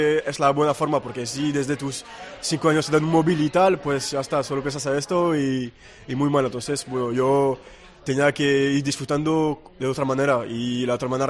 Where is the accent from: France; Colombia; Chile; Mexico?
France; also born or lived in Tunisia; Y entonces pues nací en Túnez, se quedaron creo que 3 años ahí, y después han vuelto en Francia.